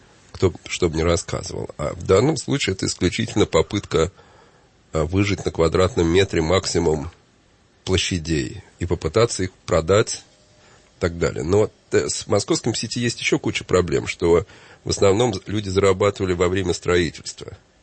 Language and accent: Russian; Moscow, Russia; к которому я привык как москвич